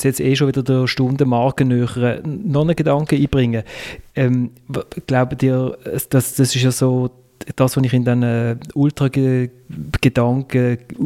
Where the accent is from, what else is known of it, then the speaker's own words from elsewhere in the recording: Basel, Basel-Stadt, Switzerland; als Basler